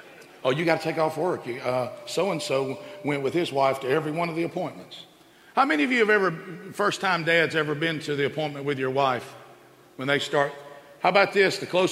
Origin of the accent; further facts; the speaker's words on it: Oxford, Alabama, United States; my wife's from Gunnersville, Alabama, and I'm from Oxford, Alabama, Marshall County.